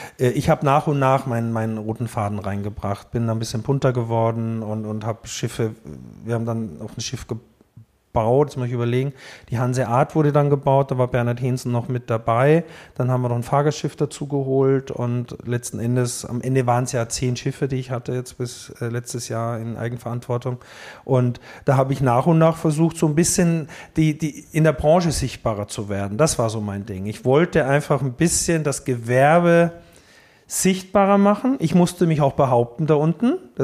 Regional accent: Austria; Ich komme ja aus dem Ennstal.

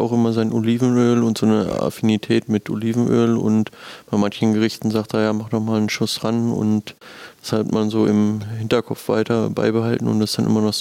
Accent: Germany; Als Deutscher natürlich Butter.

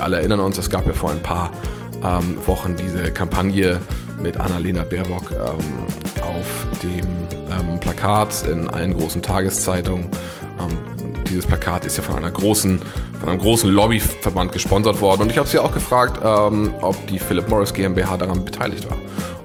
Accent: Bavaria, Germany; am Ammersee treffen, meiner alten Heimat.

